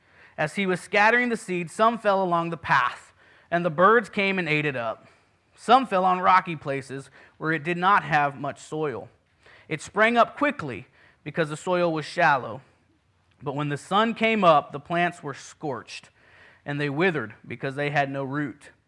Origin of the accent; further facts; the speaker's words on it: Puerto Rico; I grew up in Puerto Rico. My parents were missionaries, and so for 18 years of my life, I grew up there.